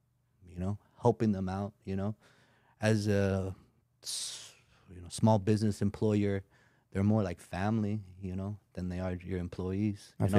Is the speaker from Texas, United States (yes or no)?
no; San Diego, California, United States; It's crazy growing up in San Diego.